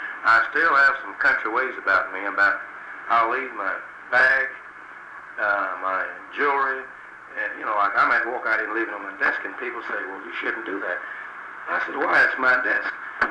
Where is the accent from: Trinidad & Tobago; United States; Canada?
United States; Dallas, Texas; that neighborhood in East Dallas, right over by Fair Park, Haskell Avenue, you know, I grew up on Avenue, you know, in that area around there.